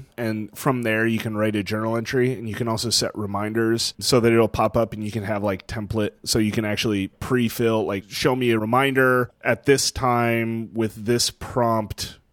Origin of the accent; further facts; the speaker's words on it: Fredericksburg, Texas, United States; It's between here and Fredericksburg, which is my hometown. So it's like kind of middle of the Texas Hill Country.